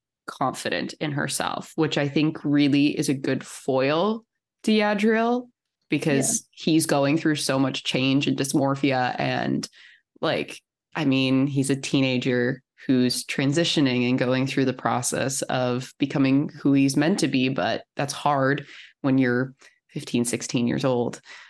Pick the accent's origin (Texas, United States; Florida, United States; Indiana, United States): Texas, United States; Growing up in Texas, like, I recognized some of these foods and I was like, oh my God, I could totally go to a Mexican market right now and get these amazing things.